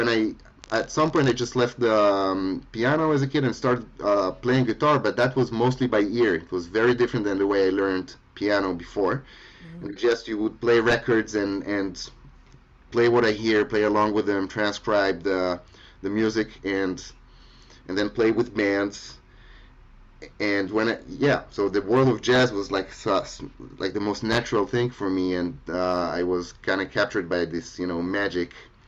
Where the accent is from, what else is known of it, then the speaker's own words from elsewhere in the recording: Israel; growing up in Israel, which is, you know, really young country in one hand. I was like basically the first generation, like my like first or second, you know, like my mother, she wasn't even born there yet.